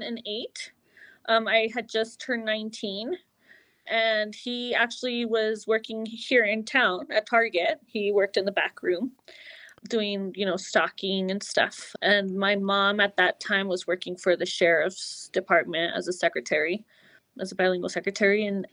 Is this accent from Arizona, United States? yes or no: no; Pico Rivera, California, United States; also born or lived in Pasadena; Yeah, I grew up in Pico Rivera, California. That is where I went to elementary, middle, and most of high. And, you know, I was born in Pasadena, California, and my family moved there to the Los Angeles area when I was very young.